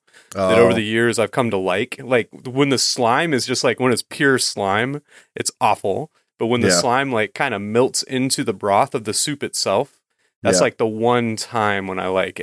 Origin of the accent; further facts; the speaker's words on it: the South, United States; Like, I'm a chef from the South, and okra is a huge Southern ingredient